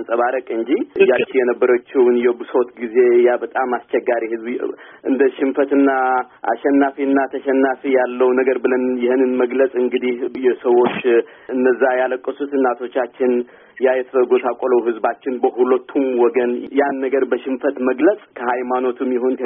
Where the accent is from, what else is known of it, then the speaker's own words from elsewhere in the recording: Keren, Anseba, Eritrea; እኔ በዛው ጦርነት ጊዜ ተወልጄ በዛ ጦርነት ጊዜ ያደግኩ ሰው ነኝ እኔ ያደግኩበት አካባቢ ብዙ ጊዜ እኔ የኖርኩበት ከረን የሚባል አካባቢ ነው